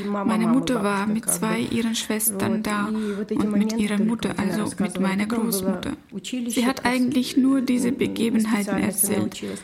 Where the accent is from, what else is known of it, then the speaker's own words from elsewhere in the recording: Ukraine; Ich stamme aus der Ukraine und bin in eine einfache hebräische Familie hineingeboren worden.